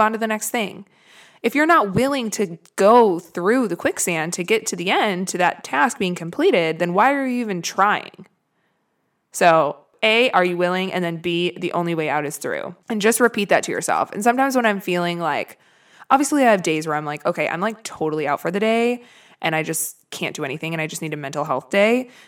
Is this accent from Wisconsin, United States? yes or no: yes; Wisconsin, United States; I'm from Wisconsin, for all of you who don't know that yet.